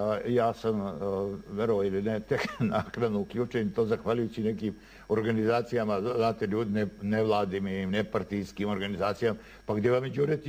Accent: Montenegro; nikad u životu nisam sebe predstavio kao Crnogorca, uvijek sam bio Srbin iz Crne Gore.

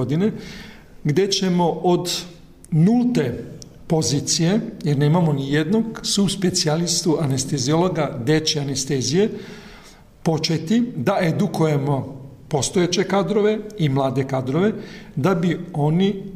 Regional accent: Serbia; Tako da je kod nas u Srbiji pre godinu dana donesen pravilnik

